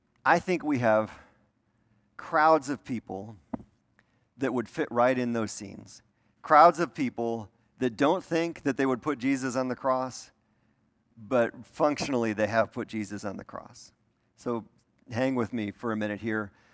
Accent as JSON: {"language": "English", "town": "Milwaukee", "region": "Wisconsin", "country": "United States", "tie": "born or raised there", "said": "I grew up in Milwaukee, outside Milwaukee"}